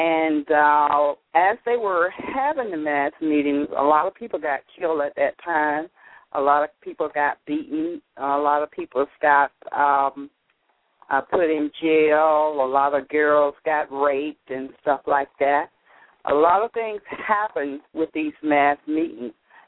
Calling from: Albany, Georgia, United States; Hi, thank you so much for letting me share. I'm from Albany, Georgia. I'm living here in Fort Lauderdale now.

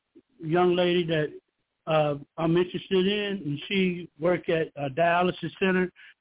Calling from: Georgia, United States

